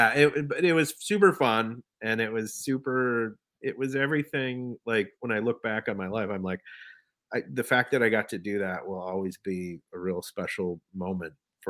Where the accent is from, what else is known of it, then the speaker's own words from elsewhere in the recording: Minneapolis, Minnesota, United States; I had them play … because I was from Minneapolis.